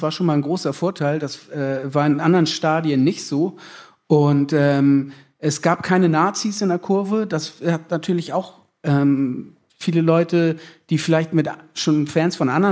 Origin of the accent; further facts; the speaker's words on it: Schenefeld, Schleswig-Holstein, Germany; Richtig, ich komme aus Schenefeld, ein kleines, verschlafenes Örtchen am Stadtrand.